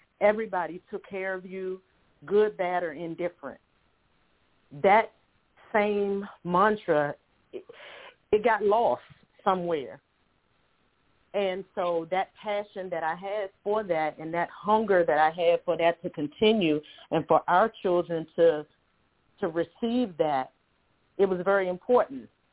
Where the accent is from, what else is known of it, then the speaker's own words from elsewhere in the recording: Washington, District of Columbia, United States; growing up, I grew up on Lexington Place in Northeast D.C. in between 6 and 7 D and E.